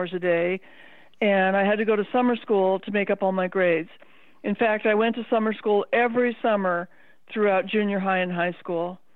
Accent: Pacific Palisades, California, United States; also born or lived in Boston, United States; Well, I was born in Boston, and we came out to California when I was five, live in Pacific Palisades, which is where I grew up. It's at the beach.

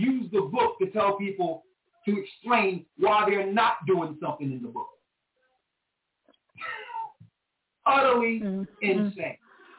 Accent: Lake Charles, Louisiana, United States; Oh, I'm from Lake Charles. So we got some people in Louisiana that can reach out to you.

